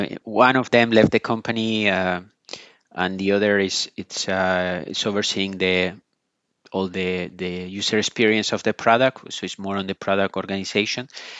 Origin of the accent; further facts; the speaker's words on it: Spain; moved away as an adult; You know, we are both from Spain, so we had the family in Spain already.